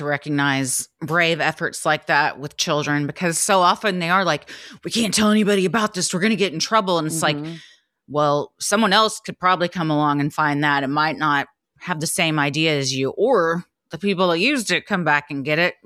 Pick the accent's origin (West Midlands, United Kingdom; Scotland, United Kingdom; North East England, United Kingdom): North East England, United Kingdom; South Shields; I'm from South Shields